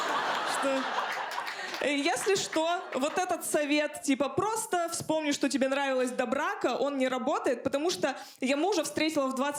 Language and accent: Russian; Chelyabinsk, Chelyabinsk Oblast, Russia; я из Челябинска, это у меня, может, и от мамы